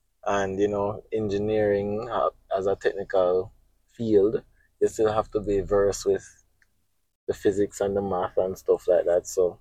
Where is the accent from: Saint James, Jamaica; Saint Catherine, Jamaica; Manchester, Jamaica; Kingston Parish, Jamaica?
Kingston Parish, Jamaica; Kingston; I'm from Kingston, Jamaica.